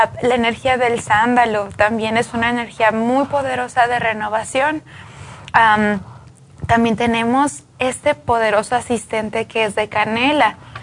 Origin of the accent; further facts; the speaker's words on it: Jerez, Zacatecas, Mexico; yo vengo de Zacatecas, Jerez, Zacatecas